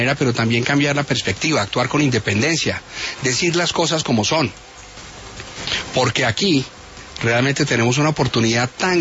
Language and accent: Spanish; Colombia; como ciudadano colombiano